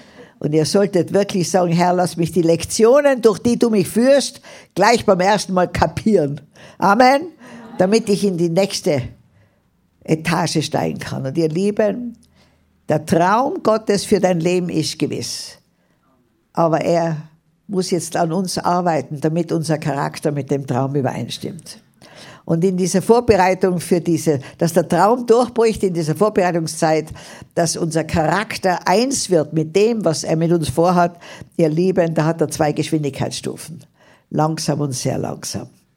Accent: Tyrol, Austria; born there; Ich bin gebürtige Tirolerin, aber mein Herz ist in Afrika.

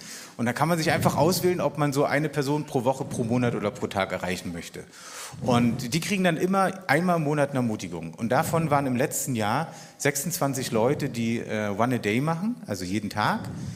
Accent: Berlin, Germany; ich als echter Berliner wirklich zum ersten Mal hier in dieser Region bin

